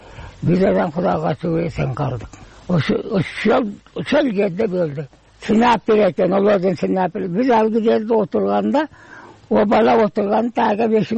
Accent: Osh, Osh Region, Kyrgyzstan; каяктан болосуз, мен Оштон болом.

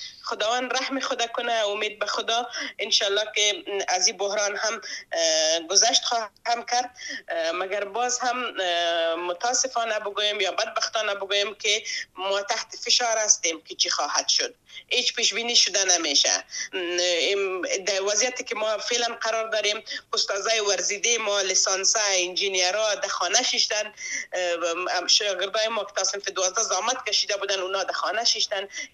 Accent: Afghanistan; همگی ما مسلمان هستیم، همگی ما افغان هستیم

